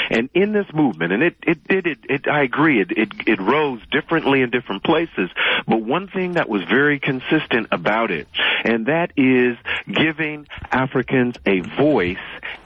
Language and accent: English; Oakland, California, United States; I grew up in Tasfarenga, which is right down the street from one of the Panthers' offices. Went to Highland Elementary School and Oakland High School.